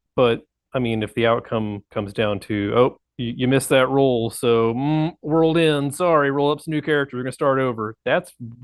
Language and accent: English; Texas, United States; As a Texan, I approve this message.